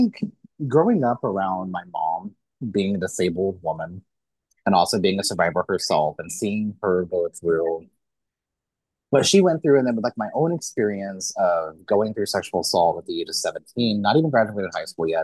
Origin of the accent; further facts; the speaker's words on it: Missouri, United States; because I grew up in Missouri. And obviously, what happens there still does matter. I live across the state line in Kansas now.